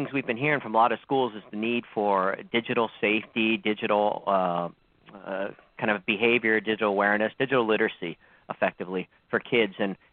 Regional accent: Chicago, Illinois, United States; now in Long Island, United States; I'm actually originally from Chicago, funny enough. Many years ago.

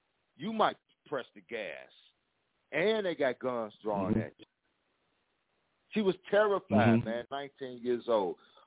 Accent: Chicago, Illinois, United States; I'm from Chicago, you know.

